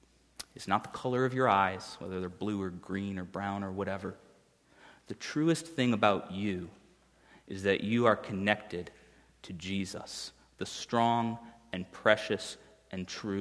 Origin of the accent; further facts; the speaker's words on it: Miami, Florida, United States; And even though I grew up in Miami and took 4 years of Spanish in high school